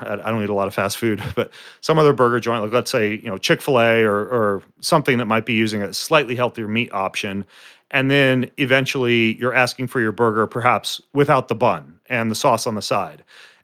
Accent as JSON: {"language": "English", "region": "Idaho", "country": "United States", "tie": "born or raised there", "said": "Well, I grew up in North Idaho. I was homeschooled."}